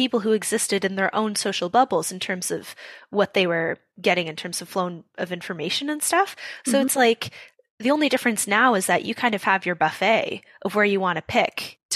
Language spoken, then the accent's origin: English; Oakville, Ontario, Canada; born or raised there